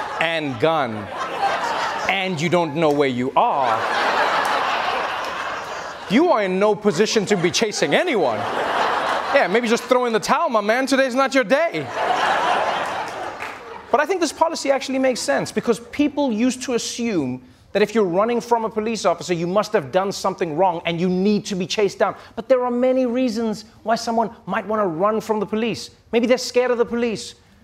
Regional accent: New York, United States; And you know, in a way, this is exciting as a New Yorker.

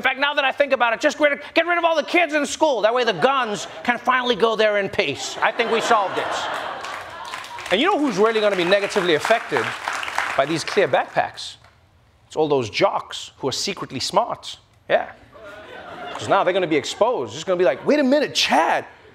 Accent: South Africa; maybe it's because I'm South African.

